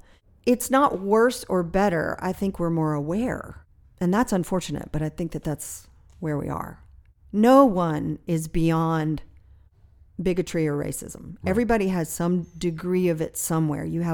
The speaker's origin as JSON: {"language": "English", "town": "Charlotte", "region": "North Carolina", "country": "United States", "tie": "born or raised there", "also_born_or_lived": "Raleigh / Pennsylvania / Miami / New York", "said": "Well, I was born in Raleigh, raised in Charlotte. I've lived in Pennsylvania and Miami and New York."}